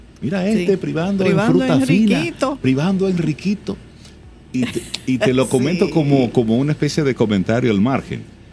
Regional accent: Santo Domingo Este, Santo Domingo, Dominican Republic; yo me crié en Los Mameyes, entre Los Mameyes, Villa Duarte, Los Coquitos. Ese fue donde yo tuve mi niñez y mi adolescencia.

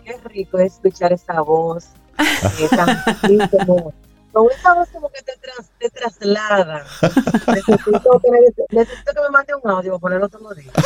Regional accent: Bonao, Monseñor Nouel, Dominican Republic; Tenemos pensado hacer varias porque yo soy de Bonao y obviamente no puedo dejar a Bonao gacho.

